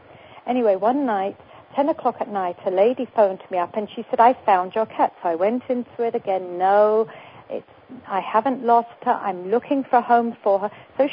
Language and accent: English; England, United Kingdom; now in United States; when I came from England, I couldn't believe how wicked you Americans were keeping animals in crates.